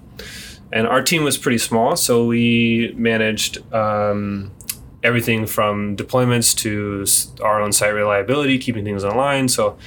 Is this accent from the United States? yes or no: yes; Texas, United States; So I went from Tennessee to Texas. I'm from Texas. My family's all there. So I moved back home